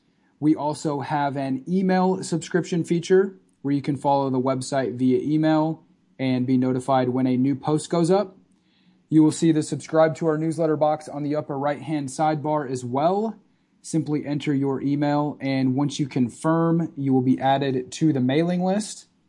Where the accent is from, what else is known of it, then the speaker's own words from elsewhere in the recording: Nebraska, United States; now in California, United States; I mean, I grew up in Nebraska, so I'm, you know, I've grown up in cold weather